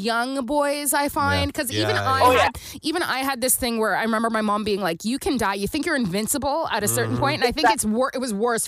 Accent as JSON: {"language": "English", "region": "the Maritimes", "country": "Canada", "tie": "born or raised there", "lives_now": "Montreal, Canada", "said": "when I moved to Montreal, I had to learn that you don't always let people go because I grew up in the Maritimes and you're always making space for everyone."}